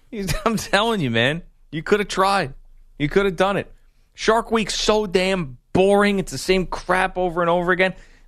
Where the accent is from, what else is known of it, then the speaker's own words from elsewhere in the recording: New York City, New York, United States; Yo, I grew up in the Bronx. I don't care about no shark.